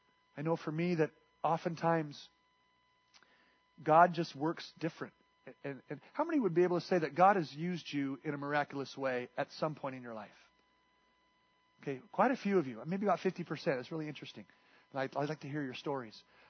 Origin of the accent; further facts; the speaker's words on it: United States; I'm an American pastor. We don't get that.